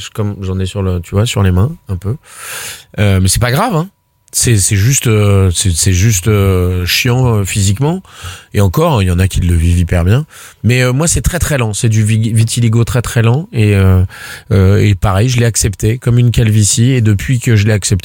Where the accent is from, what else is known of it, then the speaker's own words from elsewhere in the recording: Boulogne-Billancourt, Île-de-France, France; Boulogne-Billancourt.